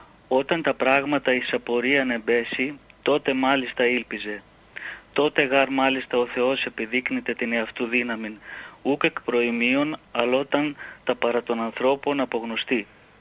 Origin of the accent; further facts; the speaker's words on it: Limassol, Limassol District, Cyprus; είμαι από τη Λεμεσό.